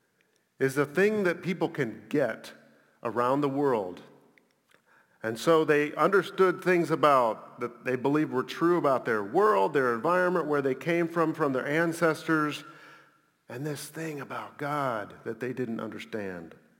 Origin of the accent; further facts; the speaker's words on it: Bangladesh; And I grew up in Bangladesh.